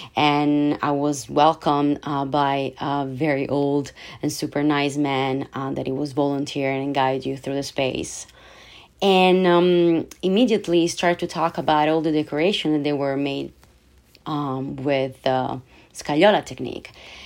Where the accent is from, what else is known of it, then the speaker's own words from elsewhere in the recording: Italy; So one day I was back in my hometown in Italy, and it was 2018.